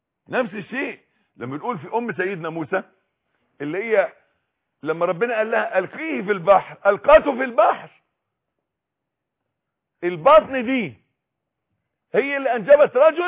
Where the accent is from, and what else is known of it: Egypt